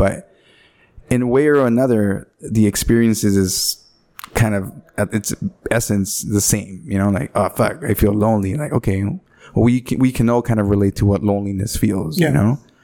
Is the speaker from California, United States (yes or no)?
yes; Los Angeles, California, United States; oh, I'm from LA. No, where are your parents from? It's like, oh, they're from Mexico, but I'm from here, you know?